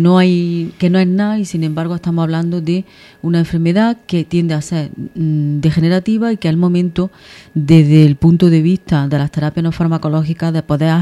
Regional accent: Andalusia, Spain; que tenemos unos derechos como andaluces y que siempre tenemos que defender.

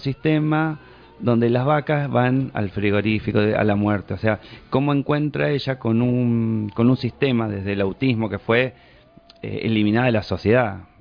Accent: Crespo, Entre Ríos, Argentina; Yo me iría allá, a Crespo, mi pueblo, en Entre Ríos, colonia alemana, 40.000 habitantes

